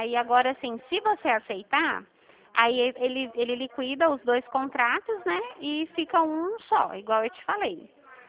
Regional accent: Dracena, São Paulo, Brazil; Eu sou de Dracena.

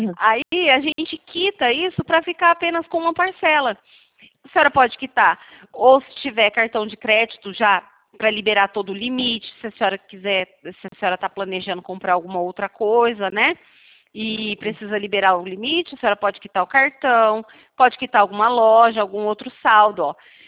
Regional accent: Presidente Prudente, São Paulo, Brazil; Eu sou daqui de Presidente Prudente.

